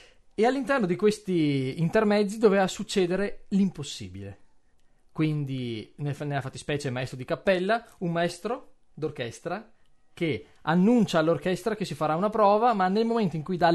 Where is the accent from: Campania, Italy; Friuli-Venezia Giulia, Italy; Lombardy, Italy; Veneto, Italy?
Veneto, Italy; Verona; ho studiato a Verona, per cui sono figlio della mia città, è stata un po' la culla, la mia isola natale, il mio nido leopardiano